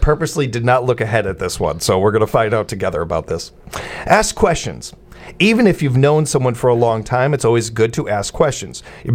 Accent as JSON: {"language": "English", "region": "Midwest", "country": "United States", "tie": "born or raised there", "also_born_or_lived": "California", "said": "reminded me of living out in California and how much I missed winter. I never would have thought that as a kid growing up in the Midwest"}